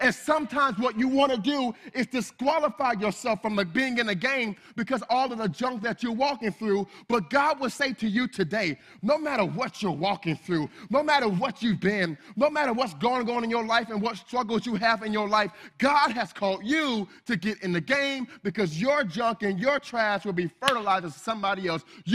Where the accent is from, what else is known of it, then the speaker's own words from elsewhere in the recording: Miami, Florida, United States; I'm from Miami. I'm a city boy.